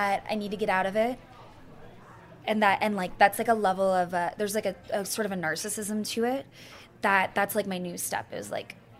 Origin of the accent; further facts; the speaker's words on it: Texas, United States; And I think, because I grew up in Texas, in, like, very hot parts of Texas and very humid.